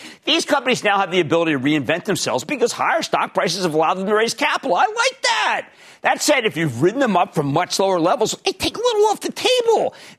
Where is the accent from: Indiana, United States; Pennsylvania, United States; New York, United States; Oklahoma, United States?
Pennsylvania, United States; Philadelphia; I have rhino skin, and I welcome criticism. I'm from Philadelphia.